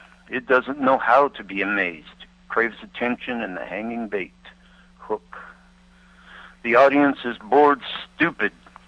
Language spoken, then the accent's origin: English; Denver, Colorado, United States; Yeah, I was born in Denver General Hospital.